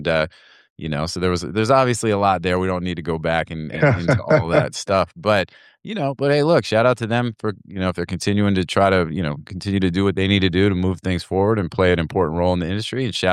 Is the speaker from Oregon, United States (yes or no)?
no; Pennsylvania, United States; now in Florida, United States; When we moved from Pennsylvania to Florida, you know, it was a lot of that same sort of adjustment because, you know, where I'm from, it's a coal mining region and it's cold and it's gray